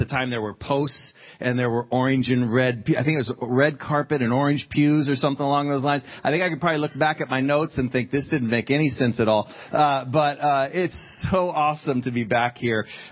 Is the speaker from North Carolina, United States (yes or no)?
no; Sacramento, California, United States; on refugees that are pouring into my hometown right now, Sacramento, California